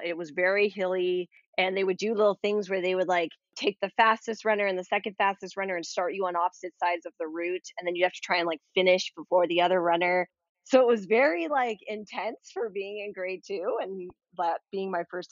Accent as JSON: {"language": "English", "town": "Toronto", "region": "Ontario", "country": "Canada", "tie": "born or raised there", "said": "I'm born and raised in Toronto, and I went to Annunciation, which is a elementary school in North York"}